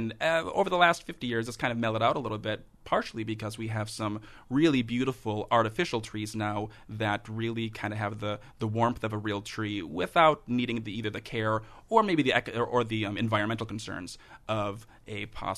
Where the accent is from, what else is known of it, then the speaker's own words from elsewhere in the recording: Michigan, United States; located in Frankenmuth, Michigan, my home state of Michigan.